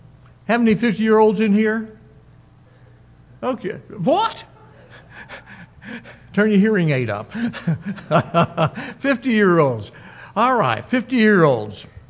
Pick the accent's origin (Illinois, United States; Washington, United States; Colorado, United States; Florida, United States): Florida, United States; Miami; moved away as an adult; I was raised in Miami, Florida. And God sure has a sense of humor, putting me in West Virginia.